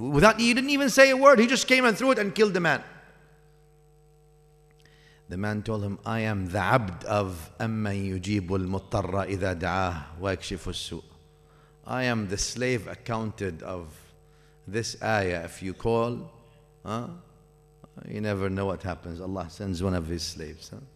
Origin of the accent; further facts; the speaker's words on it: Syria; I'm from Syria, I know Damascus. Brother, I don't know anything in Damascus. You know it more than me. It's 6-hour drive from where I used to live.